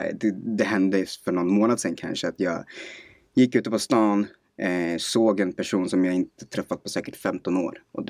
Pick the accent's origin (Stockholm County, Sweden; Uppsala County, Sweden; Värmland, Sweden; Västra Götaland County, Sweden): Stockholm County, Sweden; Stockholm; also born or lived in Husby; Uppvuxen i en förort som heter Vällingby, här i nordvästra Stockholm. De första 10 åren spenderade vi i Husby, och sen flyttade vi till Vällingby, där jag den absolut största delen av mitt liv bodde, och sen idag bor jag i Sundbyberg.